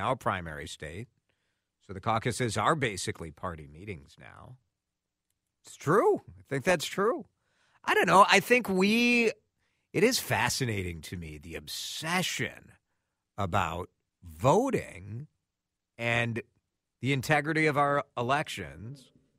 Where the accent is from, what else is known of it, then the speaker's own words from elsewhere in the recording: Chicago, Illinois, United States; I grew up in Chicago, people. I know about multiple voting.